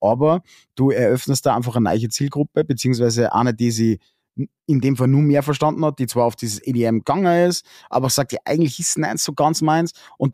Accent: Salzburg, Austria; letztendlich sind wir Salzburger Bauern.

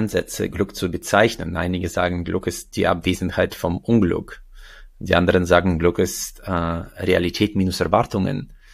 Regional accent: Uzbekistan; now in Germany; Ich bin in Usbekistan groß geworden

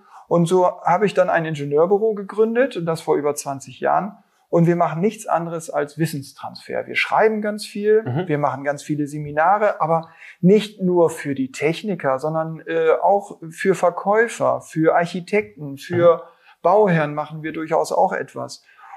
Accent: Rotenburg, Lower Saxony, Germany; ich komme aus Rothenburg an der Wümme aus Niedersachsen.

